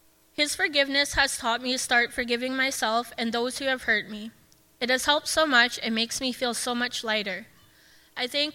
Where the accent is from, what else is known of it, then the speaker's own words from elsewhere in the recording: Big River, Saskatchewan, Canada; I grew up in Big River, Saskatchewan, in a loving foster home, and I also know and have a close relationship with my biological family.